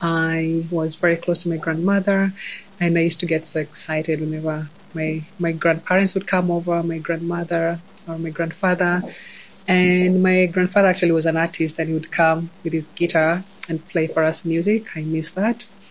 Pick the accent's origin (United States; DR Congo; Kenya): Kenya; Nairobi; now in Canada; I am from Kenya. I moved to Canada almost 14 years ago. I was born and raised in Nairobi. It's the capital city of Kenya.